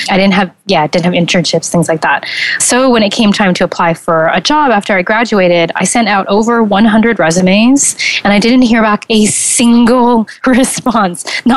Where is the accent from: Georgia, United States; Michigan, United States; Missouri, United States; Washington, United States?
Washington, United States; Seattle; I was going back to Seattle, my hometown.